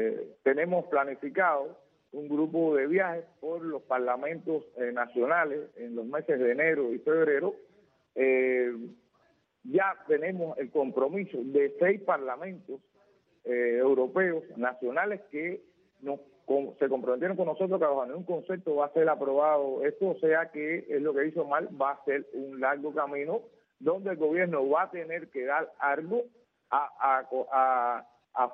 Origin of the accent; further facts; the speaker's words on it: Cuba; Nosotros queremos, como patriotas cubanos, denunciar esta complicidad por Radio Martí